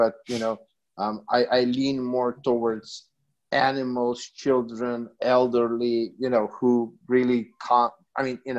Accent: Slovenia; English is a second language; now in Serbia; So I'm originally from Slovenia, and for the last 2.5 years, almost 3 years, I live in Serbia, in Eastern Europe.

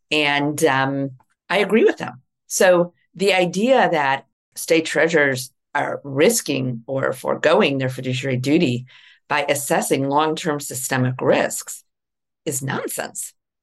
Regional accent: Illinois, United States; And I grew up outside Chicago.

